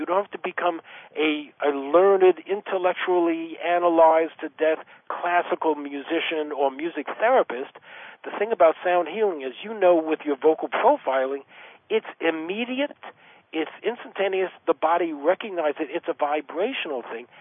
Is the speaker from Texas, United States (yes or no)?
no; New York, United States; I'm an Aries. I'm from New York